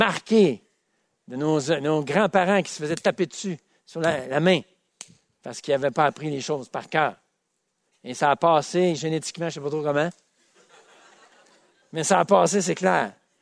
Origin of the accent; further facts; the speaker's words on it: Quebec, Canada; Je suis Québécois de souche.